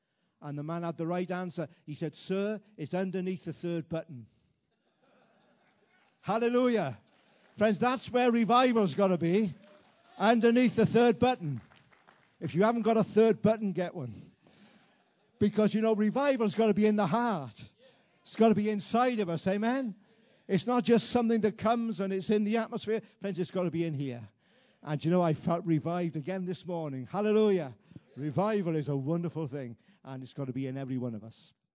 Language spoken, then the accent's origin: English; Wales, United Kingdom; because I come from Wales, a wonderful country, by the way.